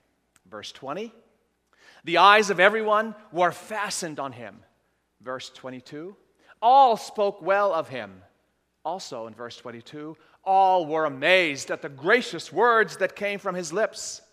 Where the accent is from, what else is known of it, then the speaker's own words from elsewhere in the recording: Sidon, South Governorate, Lebanon; He went to a widow in my hometown, Sidon, southern Lebanon.